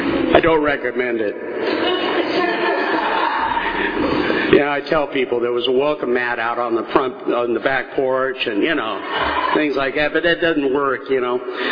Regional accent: Montebello, California, United States; also born or lived in Pico Rivera / Downey; as I was growing up in the 50s, I grew up in Southern California. It was down by East Los Angeles. It was a place called Montebello and Pico Rivera, Downey, that area.

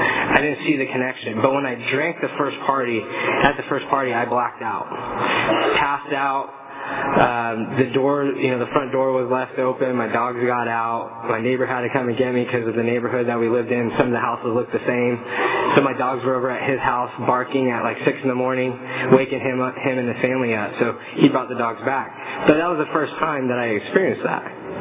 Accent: Fresno, California, United States; As I said, I grew up in Fresno, and, you know, growing up there

